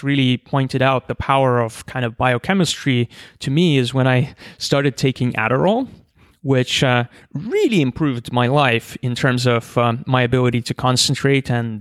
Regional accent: Siberia, Russia; I grew up, I was born in Siberia in this academic city. My whole family were engineers and scientists.

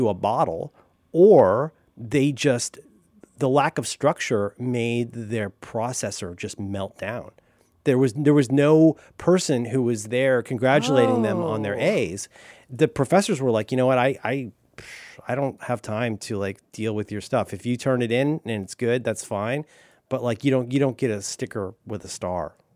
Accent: Florida, United States; And I was a kid from Central Florida who was a dipshit.

